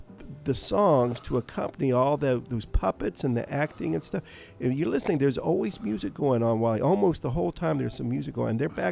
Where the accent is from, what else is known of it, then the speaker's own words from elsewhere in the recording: Atlanta, Georgia, United States; because I'm from Atlanta. I grew up listening to 91.9.